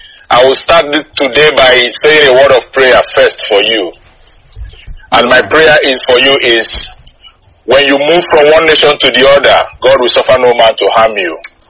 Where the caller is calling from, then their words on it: Toronto, Ontario, Canada; I am calling from Toronto, Canada.